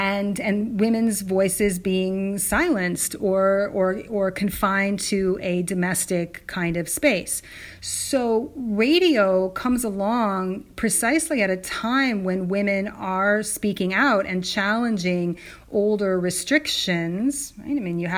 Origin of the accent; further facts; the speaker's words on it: California, United States; I mean, I'm a Californian, so I think of it as that sort of valley girl